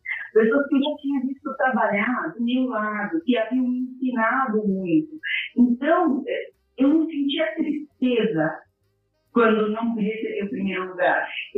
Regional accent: Monte da Cruz, São Paulo, Brazil; Eu sou de Monte da Cruz, São Paulo.

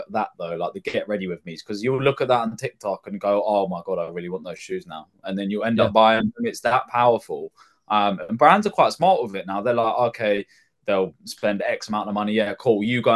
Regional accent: Liverpool, North West England, United Kingdom; I'm from Liverpool with no Scouse accent whatsoever. I was like, I'm from Liverpool, let me in.

